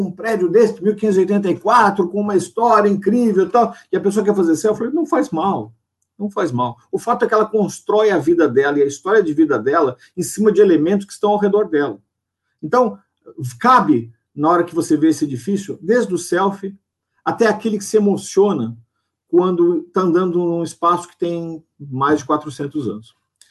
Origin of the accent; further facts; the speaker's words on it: São Paulo, Brazil; eu sou do ABC, né?